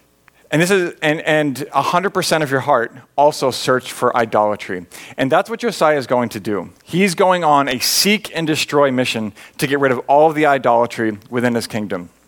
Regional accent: New Hampshire, United States; Like I grew up in New Hampshire. I grew up doing a lot of hiking.

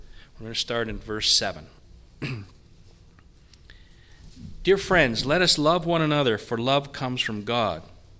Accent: Canada; I'm Canadian.

